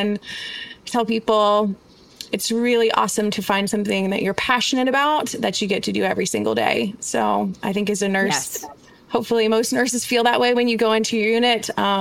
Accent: Baton Rouge, Louisiana, United States; And when I moved to my hometown now, which is Baton Rouge, I started working in a new hospital.

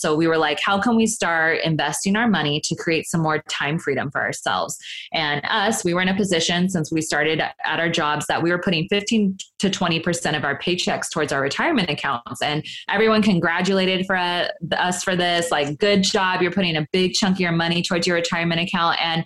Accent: Sacramento, California, United States; No, I'm from Northern California, up in Sacramento.

